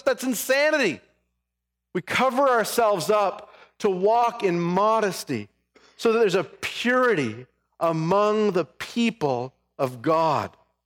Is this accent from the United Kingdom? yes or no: no; Canada; now in United States; I grew up in Canada. I've lived 15 years or so in the United States